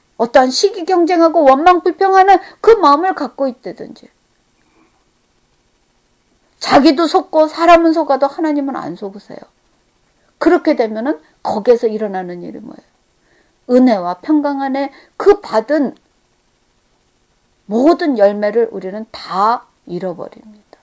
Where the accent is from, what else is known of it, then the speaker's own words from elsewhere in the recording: South Korea; now in United States; 우리가 한국 사람 입장에서는 참 그것으로 인해서 얻고